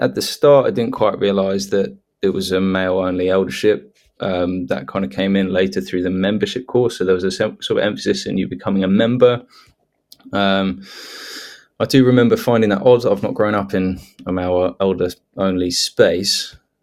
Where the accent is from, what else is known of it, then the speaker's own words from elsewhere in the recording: Papua New Guinea; moved away; As a student, you're kind of, and I was fresh from Papua New Guinea, well, fairly fresh by then.